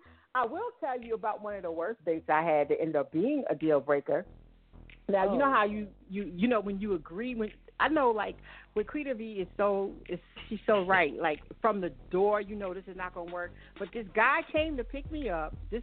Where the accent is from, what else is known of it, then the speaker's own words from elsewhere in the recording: Brooklyn, New York, United States; moved away as an adult; also born or lived in Philadelphia; I'm from Brooklyn, born and bred, but I had moved to Philadelphia after graduating from college.